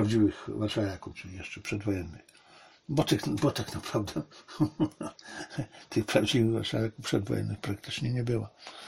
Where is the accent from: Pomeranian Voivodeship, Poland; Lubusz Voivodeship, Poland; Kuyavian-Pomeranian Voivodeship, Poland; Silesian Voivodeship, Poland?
Silesian Voivodeship, Poland; Zabrze; A ja sam urodziłem się na Śląsku. I ten Śląsk to Zabrze, nie tyle właśnie Śląsk, to Zabrze. Niemiecki Hindenburg.